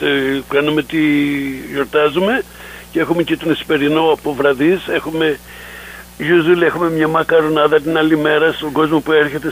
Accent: Kalyves, Crete, Greece; moved away as an adult; now in United States; Εγώ είμαι από τις Καλύβες, από Κορώνου, από τα Χανιά.

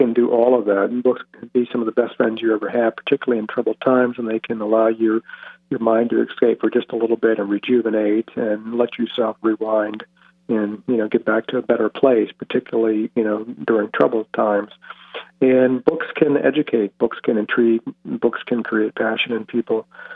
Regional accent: Richmond, Virginia, United States; I grew up in Richmond, Virginia, and didn't have an opportunity to travel anywhere, but I saw the world through books.

